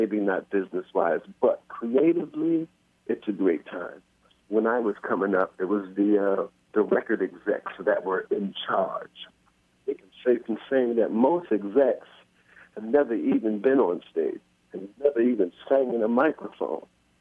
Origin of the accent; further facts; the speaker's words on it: New York City, New York, United States; I grew up in Queensbridge. Queensbridge Projects